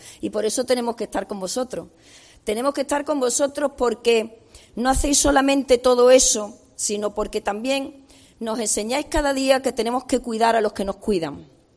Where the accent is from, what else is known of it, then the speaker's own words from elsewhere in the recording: Jerez de la Frontera, Andalusia, Spain; Y los que somos de Jerez sabemos de lo que estamos hablando